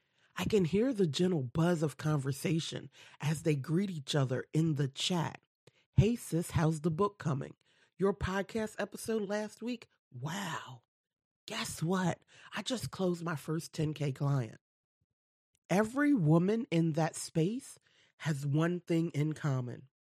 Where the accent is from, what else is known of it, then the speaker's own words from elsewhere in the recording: Delaware, United States; I'm a woman from Delaware, one of the smallest states in the U.S.